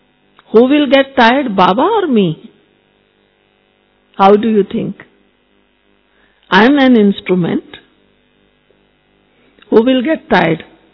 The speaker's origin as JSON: {"language": "English", "town": "Jaipur", "region": "Rajasthan", "country": "India", "said": "I am from Jaipur and I am a Raj Yogi."}